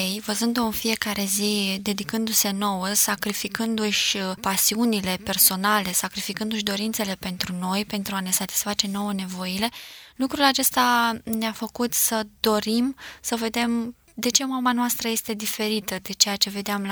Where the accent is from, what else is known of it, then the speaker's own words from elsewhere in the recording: Bacău County, Romania; born there; M-am născut nu departe de Bacău, la vreo 60 de kilometri, într-o familie care se declară creștină în sensul în care toată lumea din România se declară creștin ortodox.